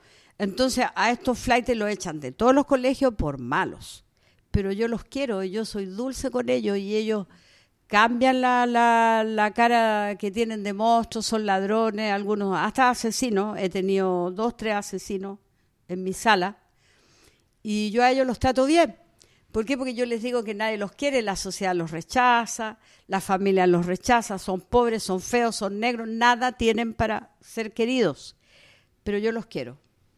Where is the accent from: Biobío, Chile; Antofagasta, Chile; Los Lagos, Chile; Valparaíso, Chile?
Valparaíso, Chile; born there; Yo nací acá en Valparaíso, yo soy porteña, nací ahí en la maternidad de Forme.